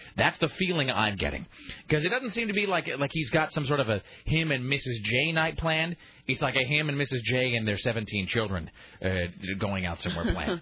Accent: Kennewick, Washington, United States; because there was a Pietro's in my hometown in Kennewick.

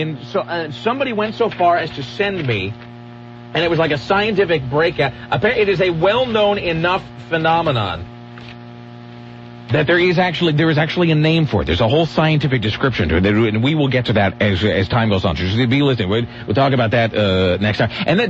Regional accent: United States; I'm American, so I have no idea where it is.

